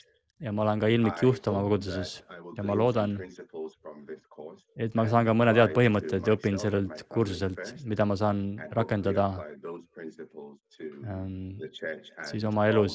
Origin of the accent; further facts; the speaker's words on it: Finland; ka mina olen Soomemaalt ja olen kolmanda aasta üliõpilane